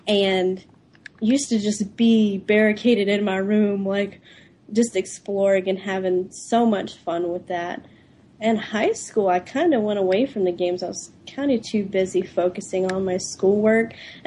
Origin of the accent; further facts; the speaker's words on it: South Carolina, United States; now in Ohio, United States; We live in Ohio. I'm not originally from Ohio. I'm from South Carolina. He did the smart thing and brought some southern lady up here to this northern wasteland.